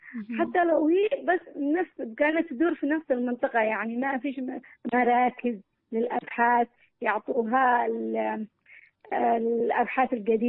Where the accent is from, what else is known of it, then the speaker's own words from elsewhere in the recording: Yemen; التحديات كثيرة شوفي، التحديات هنا عندنا في اليمن كثيرة